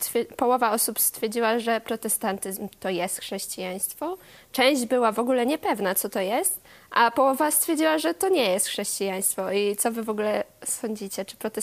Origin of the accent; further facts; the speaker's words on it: Lublin, Lublin Voivodeship, Poland; a my tutaj jesteśmy tak z Lublina albo z okolic.